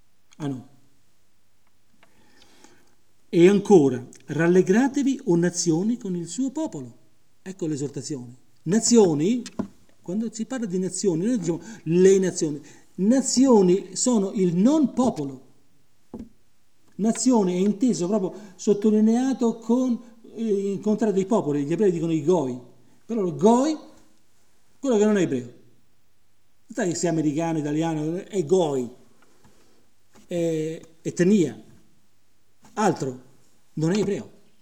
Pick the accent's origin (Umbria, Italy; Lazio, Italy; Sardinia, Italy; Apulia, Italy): Lazio, Italy; Rome; io sono romano, c'ho una mia certa cultura